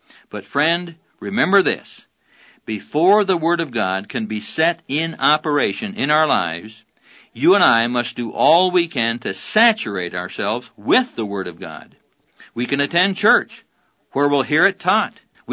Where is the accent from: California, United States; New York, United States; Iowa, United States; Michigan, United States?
Iowa, United States; Neola; When I was a kid growing up in Neola, Iowa, population 900